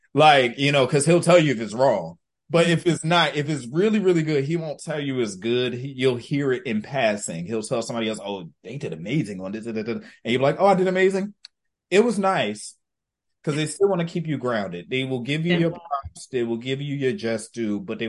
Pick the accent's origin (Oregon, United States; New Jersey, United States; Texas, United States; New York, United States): New Jersey, United States; Cause I'm like, I'm from Jersey.